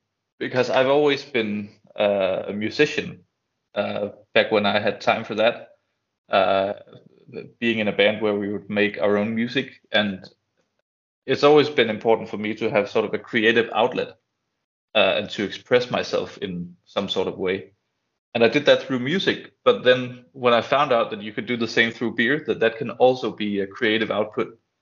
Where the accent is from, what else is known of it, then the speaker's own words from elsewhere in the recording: Aalborg, North Denmark Region, Denmark; English is a second language; I worked as a volunteer in a small beer shop in Denmark, or in Aalborg, my hometown.